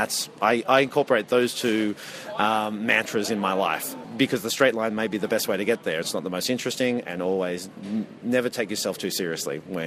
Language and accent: English; Dubbo, New South Wales, Australia; I'm born and raised in Dubbo, did my 4 years at university at Wagga Wagga.